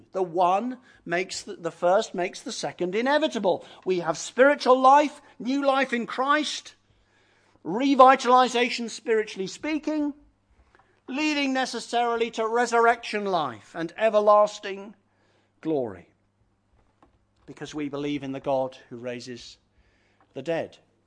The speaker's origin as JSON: {"language": "English", "region": "England", "country": "United Kingdom", "said": "if you're English, you're very excited about being English because of the football. And, well, have mercy on us. It's the first time we've had a chance to be excited for 55 years."}